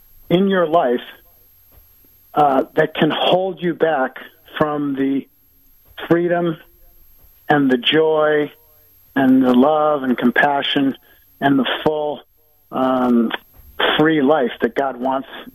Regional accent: United States; We've always been Christian. I'm American. I'm Christian.

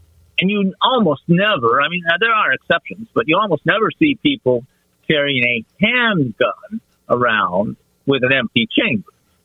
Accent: Wisconsin, United States; But when I grew up in the Midwest, out in northern Wisconsin

